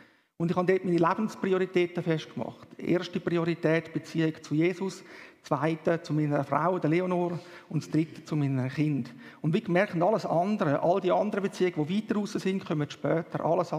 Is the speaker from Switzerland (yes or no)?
yes; Rapperswil, St. Gallen, Switzerland; Ich bin in Rapperswil aufgewachsen, also geboren und aufgewachsen, immer in der Freien Evangelischen Gemeinde tätig gewesen, heute Kirche im Prisma.